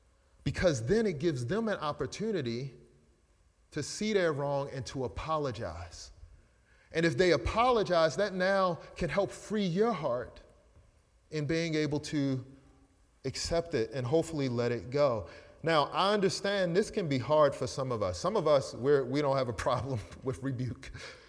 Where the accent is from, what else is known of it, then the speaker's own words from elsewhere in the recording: Baltimore, Maryland, United States; It's funny, now I'm just thinking of growing up in Baltimore